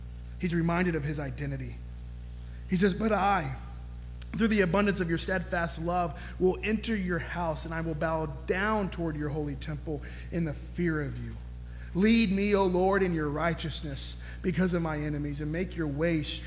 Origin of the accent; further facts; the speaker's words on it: Georgia, United States; This is a psalm of, I say Asaph because I'm from Georgia. That might not be the way you pronounce it.